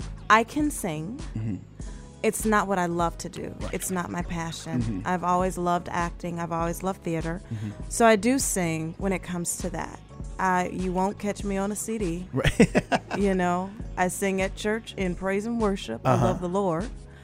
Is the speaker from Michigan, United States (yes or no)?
yes; Detroit, Michigan, United States; I am from Detroit, 23 years.